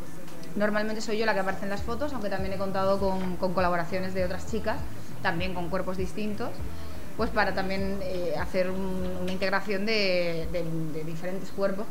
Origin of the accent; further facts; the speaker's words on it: Marbella, Andalusia, Spain; soy de Marbella, nacida aquí, he vivido aquí toda mi vida, he estudiado aquí, luego me fui fuera, estudié fuera, volví.